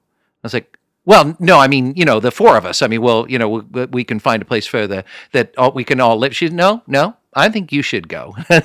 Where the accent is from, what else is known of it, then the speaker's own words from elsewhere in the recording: Kansas City, Missouri, United States; I'm from Kansas City.